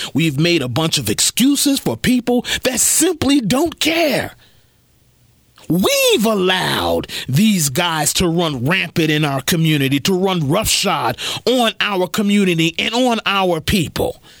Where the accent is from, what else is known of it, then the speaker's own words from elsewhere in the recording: Asbury Park, New Jersey, United States; back home in my hometown of Asbury Park